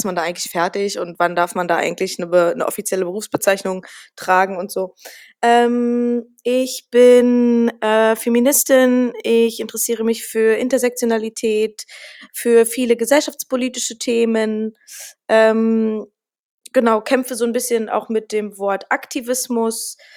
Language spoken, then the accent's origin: German; Berlin, Germany; Aber ich bin ja auch ein Berliner Mädel. Ich bin ja auch in Berlin geboren.